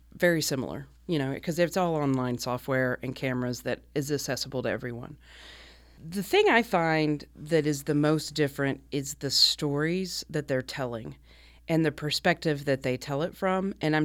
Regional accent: Mississippi, United States; I was raised Southern Baptist in Mississippi and am married to a woman and have two kids

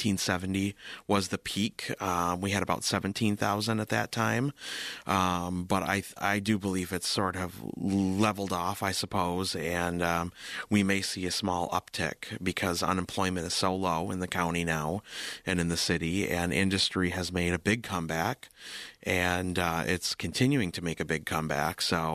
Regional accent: Owosso, Michigan, United States; You know, it was really great. I think like a lot of younger people, you kind of always dream of getting out when you're an adult. But over time, I came to appreciate a lot of the things that we had in Owosso.

